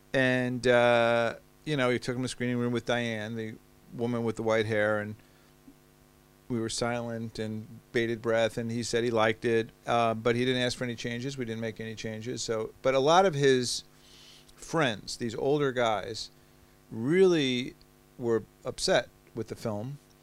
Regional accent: New York, United States; I'm a New Yorker. You know, New Yorkers feel about New York the way Parisians feel about Paris.

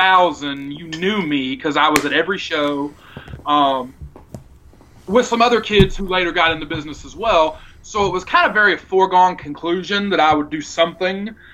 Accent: Greensboro, North Carolina, United States; I grew up outside of Greensboro, and in 94, a local promotion started running shows in around like Greensboro, Asheboro, Burlington, little towns on the outskirts of Greensboro.

